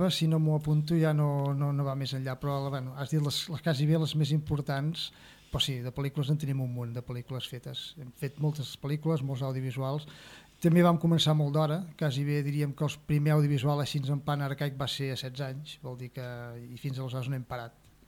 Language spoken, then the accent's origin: Catalan; Centelles, Catalonia, Spain; Jo soc fill de Centelles.